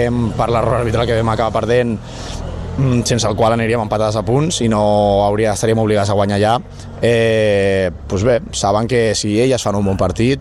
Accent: Sitges, Catalonia, Spain; Jo, al final, per sort, no m'he mogut mai de Sitges. Jo aquí estic super a gust, és el meu poble.

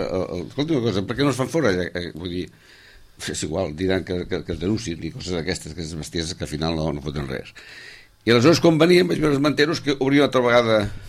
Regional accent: Sitges, Catalonia, Spain; Pensa que jo he viscut a Terramar, vaig néixer a Terramar, sí, en jardins

